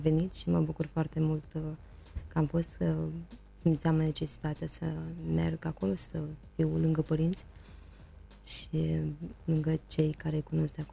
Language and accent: Romanian; Chișinău, Moldova; Am copilărit aici la Chișinău.